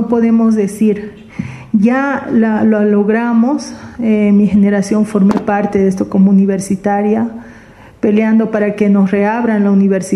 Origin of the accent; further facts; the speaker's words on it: Santa Cruz, Bolivia; Yo como cruceña quiero que lo tomen no en un aspecto político partidario